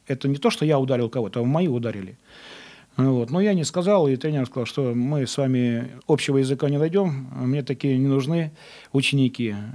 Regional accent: Belarus; вроде я сам родом из Беларуси, и вот по, так сказать, можно сказать, по родным языкам, по родной литературе я получал очень плохие оценки, у меня было очень плохо с произношением. У нас поселок, в общем-то, весь русский, все говорят на русском языке

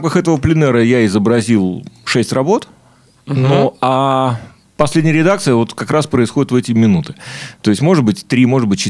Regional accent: Saint Petersburg, Russia; born there; Родился я в городе Герой Ленинград, в семье студентов. То есть моя мама училась в институте культуры, а папа в институте физкультуры.

